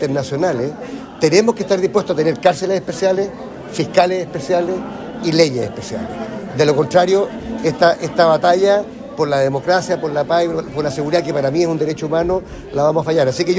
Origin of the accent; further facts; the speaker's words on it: Chile; lo que tenemos que aprender como chilenos